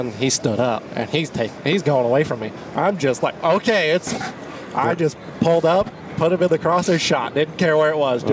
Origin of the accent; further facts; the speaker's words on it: Utah, United States; I'm from Utah, so I would have shot. I would have shot that one on the first day.